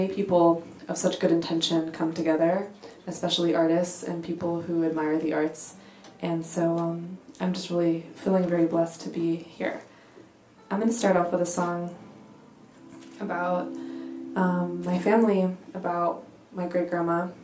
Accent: East Coast, United States; now in Los Angeles, United States; I'm here from Los Angeles, California today, and it really is incredible to be here. I'm from the East Coast, so I feel at home.

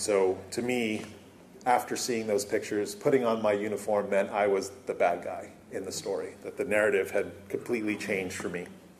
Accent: Bronx, New York, United States; I'm from the South Bronx.

